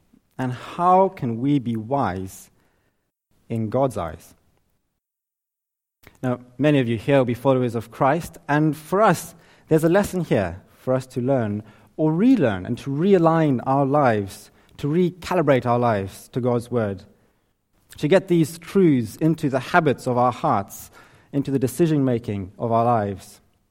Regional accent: Zimbabwe; now in Cambridge, United Kingdom; I'm from Zimbabwe, and I work in Cambridge

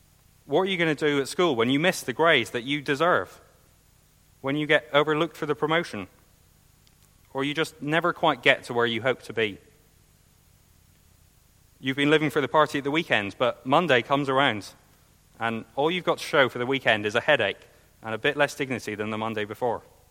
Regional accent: Scotland, United Kingdom; Now, maybe I'm just being pessimistic, being a Scot.

